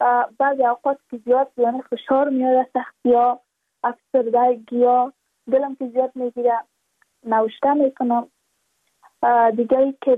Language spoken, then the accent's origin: Persian; Badakhshan, Afghanistan; ما از بدخشان هستیم